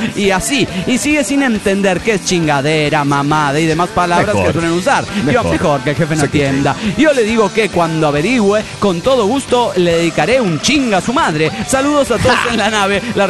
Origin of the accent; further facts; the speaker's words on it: Monterrey, Nuevo León, Mexico; born there; Aparte, nací en Monterrey, güey. Tengo aquí a la frontera nomás